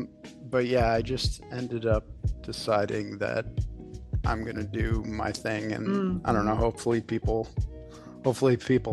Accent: Chicago, Illinois, United States; also born or lived in Florida; I was born in Florida, but grew up in like the Chicago area

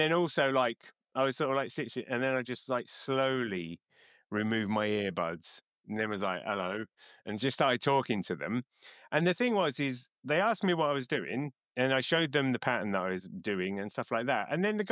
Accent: England, United Kingdom; And being an English person on a train, A, you don't talk to strangers, B, you don't talk to people who are doing stitching.

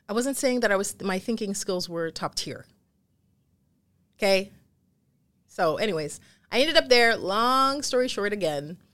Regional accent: Ontario, Canada; now in United States; I was born and raised in Canada, in Ontario.

